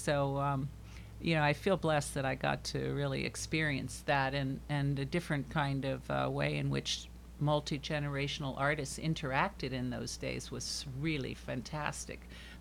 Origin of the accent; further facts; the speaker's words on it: Manhattan, New York, United States; born there; I was born in Manhattan, but I spent a lot of time moving around as a kid and came back a few times.